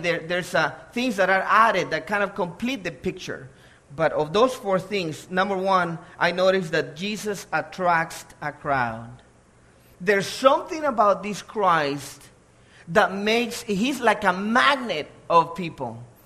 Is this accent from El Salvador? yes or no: yes; El Salvador; growing up in El Salvador